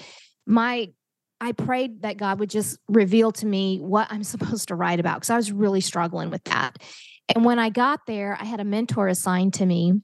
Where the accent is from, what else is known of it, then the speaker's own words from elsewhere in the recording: Oklahoma, United States; I'm from Oklahoma, and us Oklahoma gals, we have lots of fun stories.